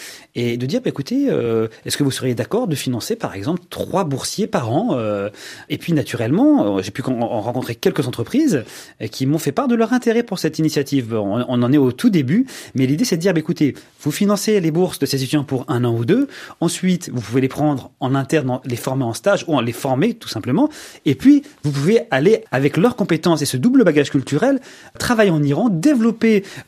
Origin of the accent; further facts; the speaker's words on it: France; je suis devenu français parce que j'ai grandi en France et que j'ai étudié à l'école républicaine